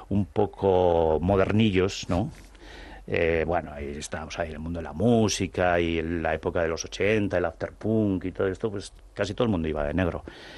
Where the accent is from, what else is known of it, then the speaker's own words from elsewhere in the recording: Zumaia, Basque Country, Spain; tengo allí mis amigos todavía, parte de mi familia. Pero bueno, vivo aquí y sí, sí, sí, soy de Zumaia